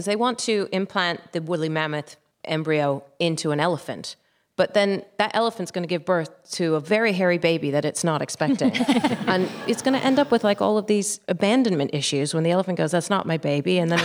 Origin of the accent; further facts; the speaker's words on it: Netherlands; I grew up in Holland, Lucy